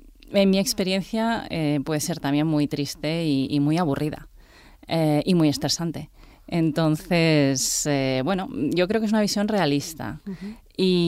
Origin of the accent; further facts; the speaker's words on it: Barcelona, Catalonia, Spain; also born or lived in Zaragoza; yo nací en Zaragoza, como bien dices, pero pues a los 5 años me fui. Y bueno, me fui a Barcelona y pasé allí pues mi etapa formativa, diríamos. Y después empecé a viajar y he trabajado la mayor parte de mi vida en Holanda